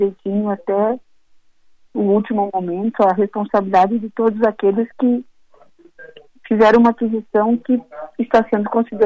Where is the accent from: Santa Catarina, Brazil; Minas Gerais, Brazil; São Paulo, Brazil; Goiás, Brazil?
Santa Catarina, Brazil; Lages; eu vim depois de 45 dias, eu vim para Santa Catarina e estou em Lages, aqui na região serrana, que é minha terra.